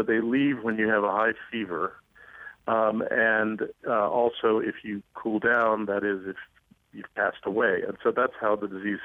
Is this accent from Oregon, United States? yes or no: no; Cincinnati, Ohio, United States; I am. I grew up in Avondale off of Washington Avenue.